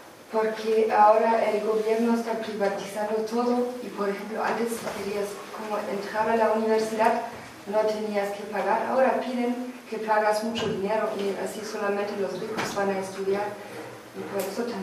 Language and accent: Spanish; Germany; Spanish is a second language; Yo soy de Alemania.